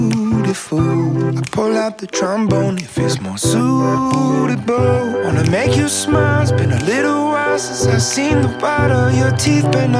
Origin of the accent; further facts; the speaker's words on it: Belgium; En Belgique, chez nous, parce que bon, Lorenza et moi, on est belges.